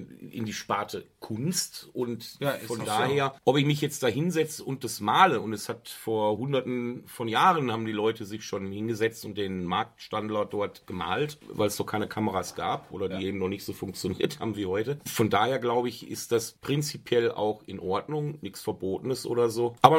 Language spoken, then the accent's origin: German; Essen, North Rhine-Westphalia, Germany; Ich komme aus Essen.